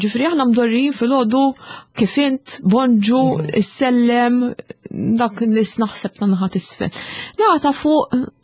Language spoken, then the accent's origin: Maltese; Fgura, South Eastern Region, Malta; jena trabbejt il-fgura wara ħalġdid fil-fatt